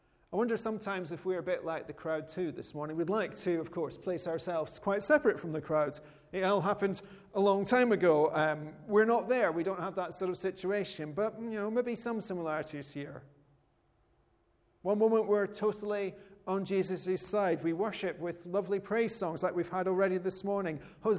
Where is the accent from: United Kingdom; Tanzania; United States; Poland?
United Kingdom; We're British, and it's been a long time since anyone succeeded in invading our green and present land.